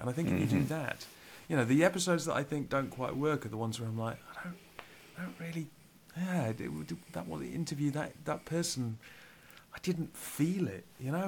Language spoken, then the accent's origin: English; Newcastle, North East England, United Kingdom; because I'm a massive football nerd and I'm from Newcastle. And so catching up, I live a very long way from Newcastle now, so catching up with the latest from Newcastle is something that I always enjoy, and I enjoy hearing accents from people who remind me of home.